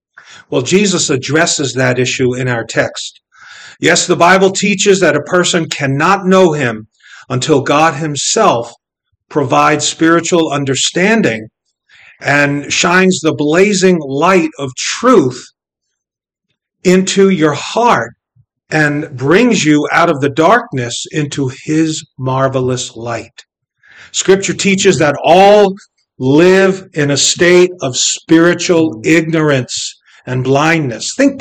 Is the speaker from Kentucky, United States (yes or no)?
no; Brooklyn, New York, United States; You know, as a Jew growing up in Brooklyn, New York, I dutifully followed Judaism, the religion of my family.